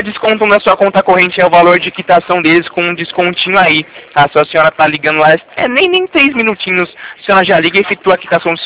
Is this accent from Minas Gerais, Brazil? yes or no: no; Itatiba, São Paulo, Brazil; Eu sou aqui da Poupa Cred … aqui de interior, Itatiba, interior de São Paulo